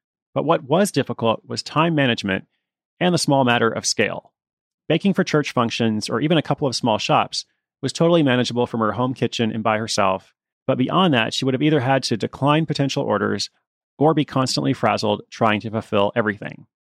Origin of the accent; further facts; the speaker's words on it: Portland, Oregon, United States; I chose two cities, my hometown of Portland, Oregon, and Toronto, Canada.